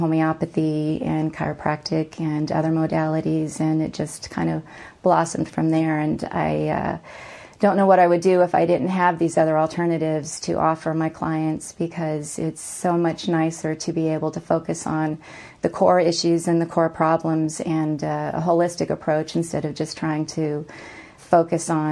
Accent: Berkeley, California, United States; growing up in Berkeley I had heard about all my life.

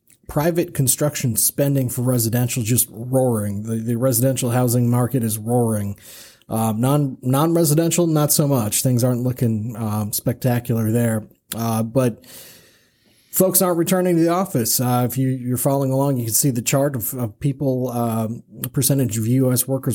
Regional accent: Michigan, United States; I'll tell you what, I grew up in Michigan and witnessed Detroit firsthand.

